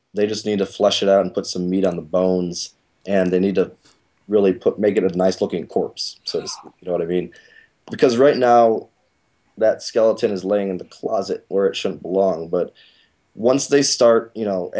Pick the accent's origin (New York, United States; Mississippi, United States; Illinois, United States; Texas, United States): Illinois, United States; Berwyn; Just growing up in Berwyn, it's sort of like a lower to middle class town.